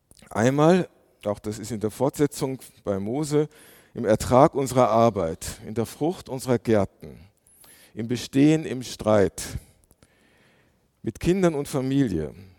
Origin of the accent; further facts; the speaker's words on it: Germany; aber als Deutscher ist vielleicht mir zu entschuldigen, dass ich das nicht so in der Tiefe genau wusste